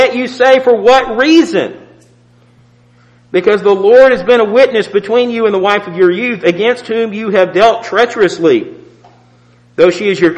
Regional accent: Houston, Texas, United States; I grew up in Houston, Texas. The one thing that Houston is known for, well, there's three things.

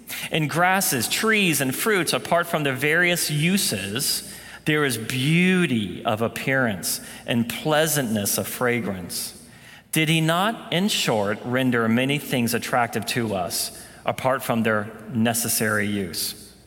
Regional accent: Phoenix, Arizona, United States; As Ryan said, I'm from Phoenix. We don't have a ton of grass in Phoenix.

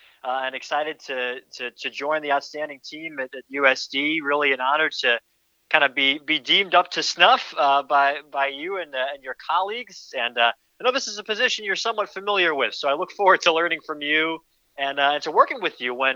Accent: New Jersey, United States; I grew up in northern New Jersey, in the New York City kind of metro area. Both my parents commuted to the city.

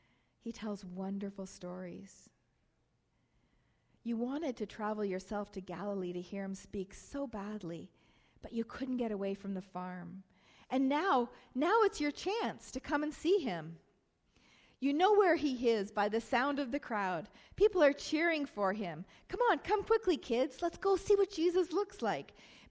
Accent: Canada; Most of us who are born and raised in Canada cannot relate this well, very well, to this story.

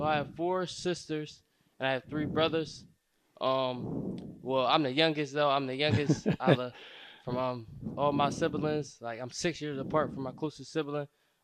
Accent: Philadelphia, Pennsylvania, United States; I'm from North Philadelphia. I went to Roman Catholic. I graduated from Roman Catholic. And my family, not so big. I grew up near like Temple Dale, North Philly.

